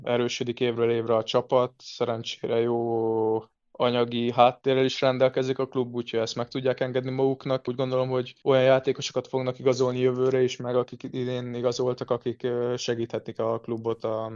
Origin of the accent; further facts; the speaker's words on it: Győr, Győr-Moson-Sopron, Hungary; born there; Én győri születésű is vagyok